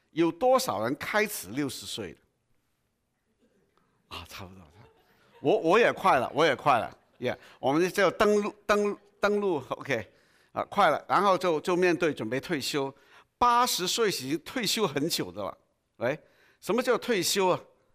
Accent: Hong Kong; Chinese is a second language; 对不起，我是香港人，所以我的国语。如果包容一下我的国语哈

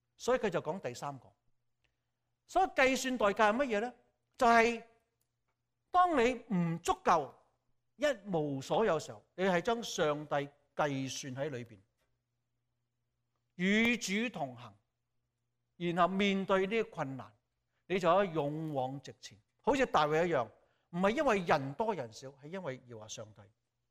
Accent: Hong Kong; 我香港人嚟，咁梗係唔講英文啦，咁講中文好開心。

